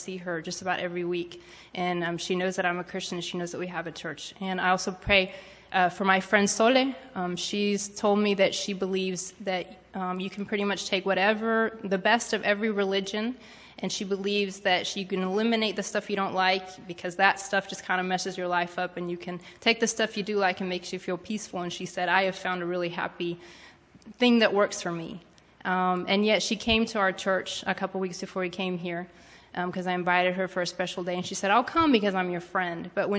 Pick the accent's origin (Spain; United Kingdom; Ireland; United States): Spain; all I could think about was all the wonderful things that I had experienced growing up in Spain and all the great things that God had done.